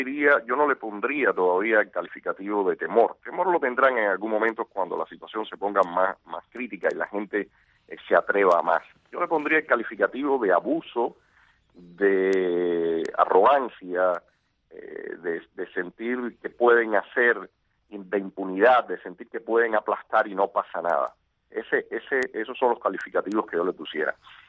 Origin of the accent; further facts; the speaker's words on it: Cuba; si no somos los cubanos los que nos movilizamos